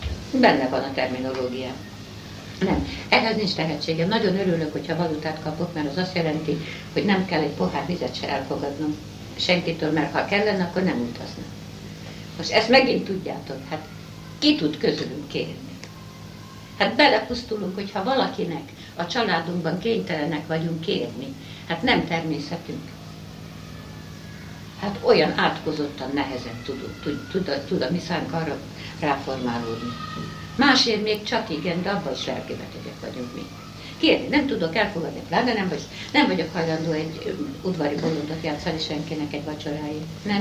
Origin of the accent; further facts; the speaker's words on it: Debrecen, Hajdú-Bihar, Hungary; moved away as an adult; now in Budapest, Hungary; hozzámentem egy pesti emberhez, feleségül, Pesten maradtam, oda kötött az új család, de tessenek megérteni, hogy Debreceni vagyok